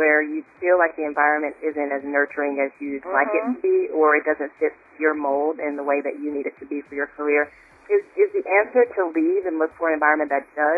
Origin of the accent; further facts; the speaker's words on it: the South, United States; I grew up in the South as well.